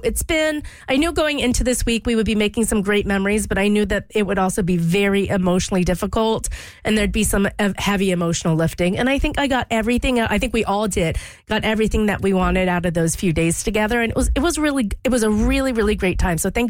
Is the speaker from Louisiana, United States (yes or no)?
yes; Louisiana, United States; I'm from Louisiana. I grew up there